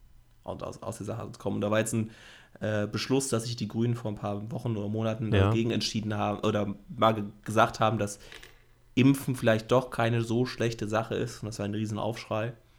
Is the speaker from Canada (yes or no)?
no; Rhineland, Germany; Ja, gut, also als Rheinländer, die Düsseldorfer hätten keine Chance.